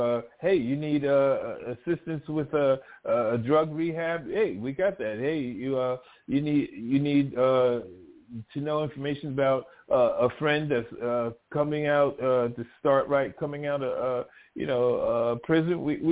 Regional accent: New York, United States; moved away as an adult; I mean, I myself, I'm from Long Island, New York. I left New York and dating myself, 1978, and I joined the military.

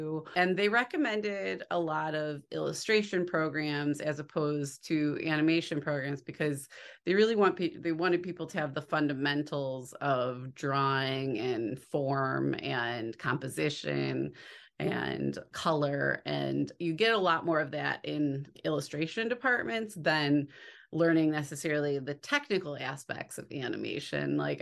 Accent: Midwest, United States; When growing up in the Midwest, there aren't at your fingertips all so many jobs in the arts that you're aware of.

